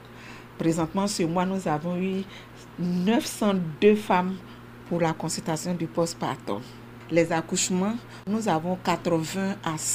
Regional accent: Côte d’Ivoire; moved away as an adult; now in Haiti; je suis sage-femme, je viens de la Côte d'Ivoire et je suis en Haïti en tant que volontaire

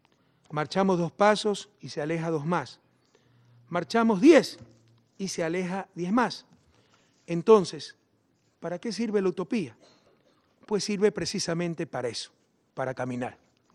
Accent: Ecuador; sino en Ecuador, lo cual finalmente logró. Pero como en mi país perdió el juicio

